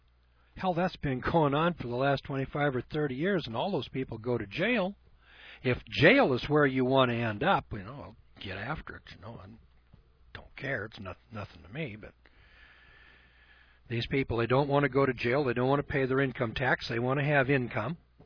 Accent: California, United States; born there; now in Missouri, United States; I was born in California, and I'm living in Missouri.

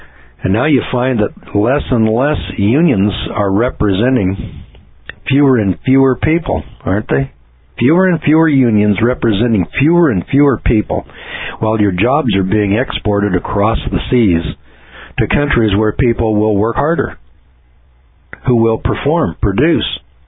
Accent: California, United States; I come from Northern California, where the redwood forest up there is owned by a few

